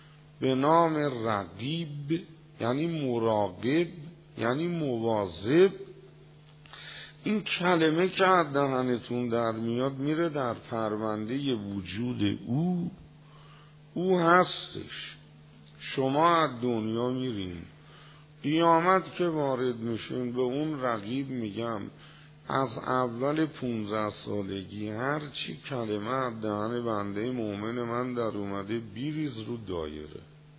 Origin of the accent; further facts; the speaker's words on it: Tehran, Tehran Province, Iran; کجایی هستی؟ گفتم تهرون.